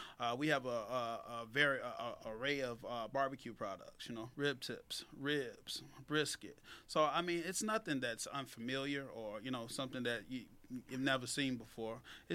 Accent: Chicago, Illinois, United States; Yeah, I grew up in Chicago.

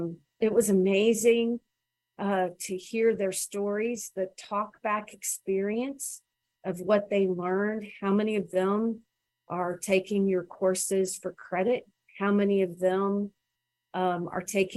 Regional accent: Louisville, Kentucky, United States; And I grew up in Louisville, Kentucky, which is just across the river from New Albany, Indiana.

